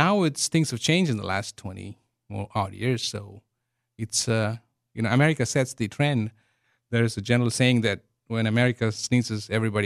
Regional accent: India; English is a second language; moved away as an adult; now in United States; growing up in India

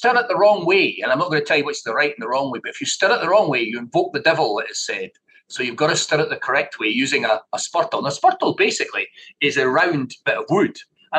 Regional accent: Scotland, United Kingdom; I'm came from the Central Belt, unfortunately. So I was born and brought up on porridge flakes.

